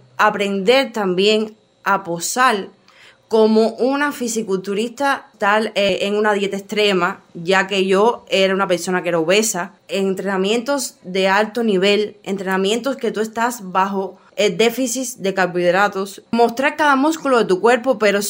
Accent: Montero, Cienfuegos, Cuba; a pesar de ir representando mi provincia Cienfuegos, mi corazón siempre estaba claro y mi mente siempre decía, mi pueblo ha sido Montero. ¿Por qué? Porque yo mi carrera deportiva la forjé ahí

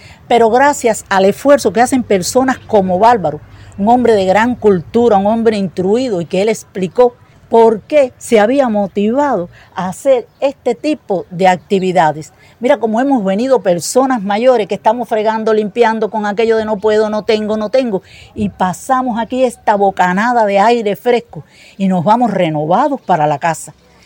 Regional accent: Santa Clara, Villa Clara, Cuba; now in Matanzas, Cuba; Yo soy de Santa Clara y al mudarme para aquí, lo primero que hice fue empezar a recorrer la ciudad para visitar los lugares históricos

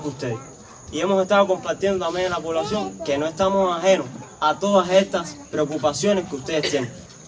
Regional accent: Cuba; porque también formamos parte de este país, somos cubanos.

